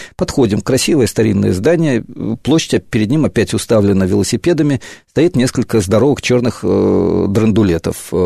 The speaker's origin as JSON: {"language": "Russian", "region": "Moscow", "country": "Russia", "tie": "born or raised there", "said": "Я вырос на Ленинградском проспекте, когда был совсем маленьким, потом с отцом, военным инженером, объездил пол России, наверное, даже большую часть, и не Россия, а Советского Союза тогда"}